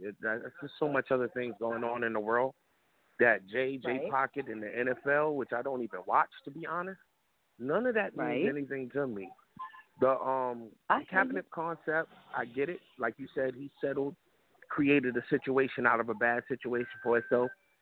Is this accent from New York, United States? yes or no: yes; Brooklyn, New York, United States; And me knowing I'm from Brooklyn, he's like, yo, you ever heard of such and such, such?